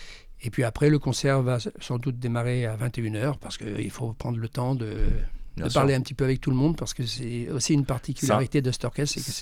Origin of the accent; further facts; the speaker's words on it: Saint-Jean-d'Angély, Nouvelle-Aquitaine, France; J'étais de Saint-Jean, donc pour moi l'Éden, c'est forcément Saint-Jean-d'Angély.